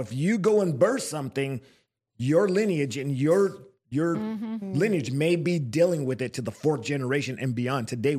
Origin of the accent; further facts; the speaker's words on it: Los Angeles, California, United States; where I grew up in Los Angeles, your neighbor was always borrowing milk